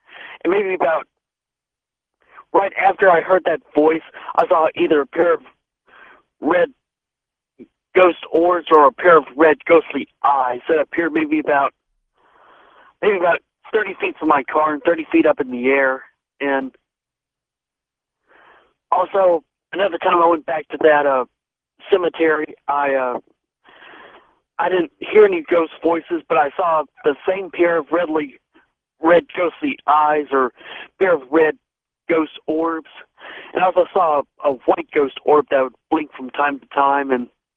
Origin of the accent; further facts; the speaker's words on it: Huntsville, Texas, United States; And there's a haunted graveyard in my hometown in Huntsville, Texas, called Demon Road.